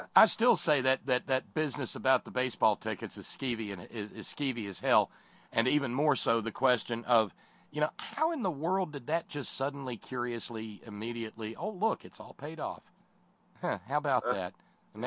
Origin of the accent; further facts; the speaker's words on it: Russia; accent: Russian; they don't have to talk with heavy accent like my stupid Russian accent.